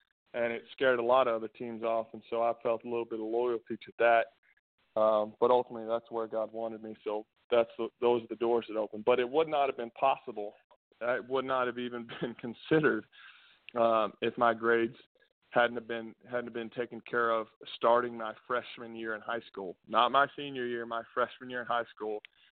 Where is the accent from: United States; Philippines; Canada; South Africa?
United States; Pflugerville, Texas; I was a Pflugerville boy, so I played at Pflugerville High School for George Herman. I graduated in 2001